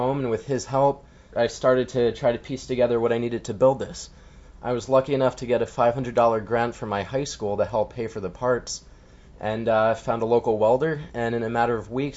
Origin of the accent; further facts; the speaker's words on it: Brewster, New York, United States; So I'm from Brewster, New York, which is a suburb about an hour and a half north of Manhattan.